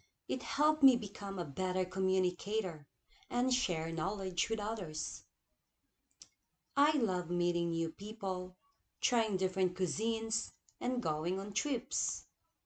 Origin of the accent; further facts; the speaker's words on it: Philippines; now in Japan; from the Philippines, and I've been working as an ALT in Mickey City for 2 years now.